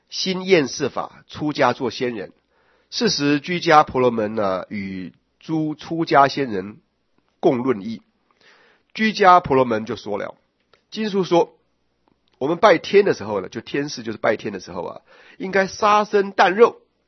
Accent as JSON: {"language": "Chinese", "country": "Taiwan", "said": "你们台湾人，我们台湾人有一个经常看到那个台爹"}